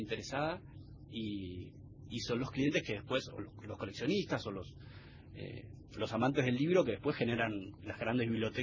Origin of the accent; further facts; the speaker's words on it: Bariloche, Río Negro, Argentina; also born or lived in Buenos Aires; yo nací en Buenos Aires, pero me crié en el interior. Hice la primaria y la secundaria en la Patagonia, donde... soy de Bariloche